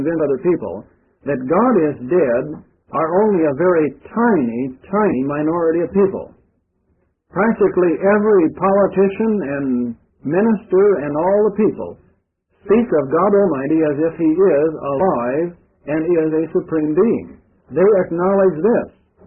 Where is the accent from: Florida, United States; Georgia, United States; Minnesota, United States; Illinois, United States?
Minnesota, United States; moved away; I remember, we're from Minnesota, you know, originally we came down here.